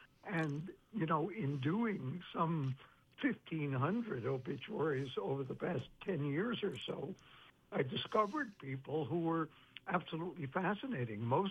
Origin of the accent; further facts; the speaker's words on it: Brooklyn, New York, United States; It's especially important because growing up in Brooklyn, my family culture was to deny death.